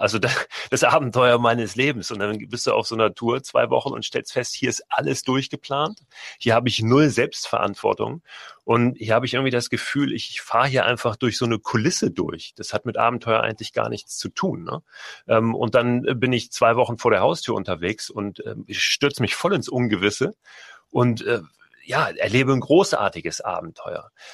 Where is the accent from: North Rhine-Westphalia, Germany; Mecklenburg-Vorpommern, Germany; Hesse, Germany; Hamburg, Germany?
Hamburg, Germany; Ich komme ja aus Hamburg, lebe in Hamburg